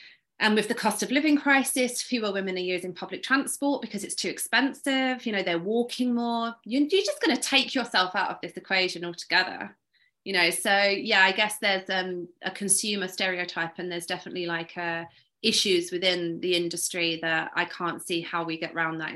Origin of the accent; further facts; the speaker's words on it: East of England, United Kingdom; I'm from Essex. Now I guess the Essex girl thing is known in America.